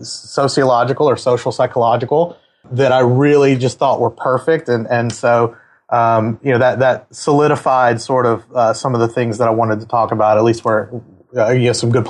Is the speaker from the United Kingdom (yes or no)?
no; Mississippi, United States; Yeah, so I am originally from Mississippi. I've lived here most of my life outside of a few years.